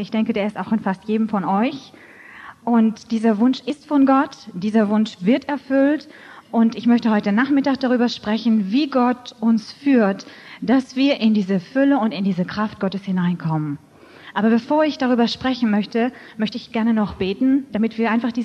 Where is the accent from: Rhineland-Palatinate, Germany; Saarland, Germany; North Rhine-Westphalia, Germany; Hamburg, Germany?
Hamburg, Germany; born there; Ich bin selber geborene Hamburgerin, bin schon ganz, ganz früh in eine Gemeinde hineingeboren.